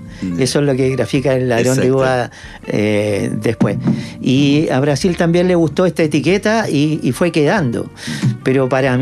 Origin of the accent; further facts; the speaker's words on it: Concepción, Biobío, Chile; Soy penquista.